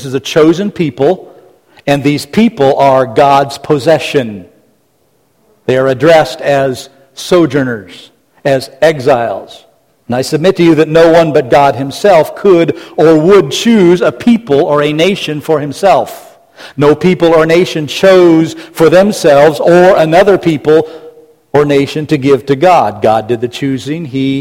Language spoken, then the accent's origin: English; United States; I love being an American, even if I don't like the way things have degenerated in just about every way in my lifetime.